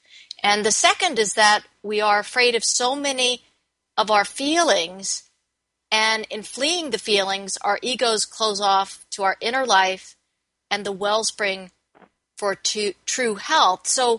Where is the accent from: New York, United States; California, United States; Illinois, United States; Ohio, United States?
New York, United States; Smithtown; I grew up in Smithtown.